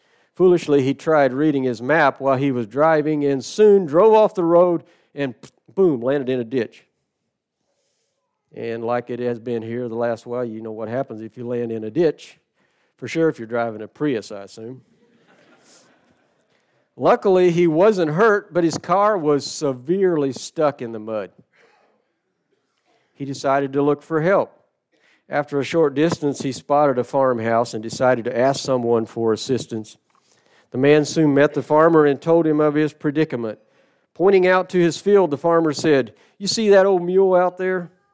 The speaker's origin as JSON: {"language": "English", "region": "Indiana", "country": "United States", "tie": "born or raised there", "said": "because I grew up in Southern Indiana and because I was active and I loved basketball."}